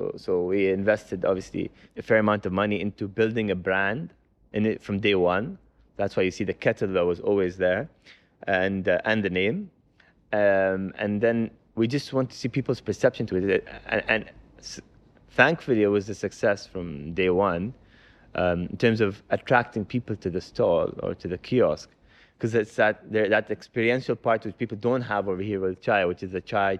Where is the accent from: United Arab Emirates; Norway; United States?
United Arab Emirates; Dubai; starting with Dubai as a homegrown concept, because we're both from Dubai and we wanted to start something from Dubai itself rather than franchising.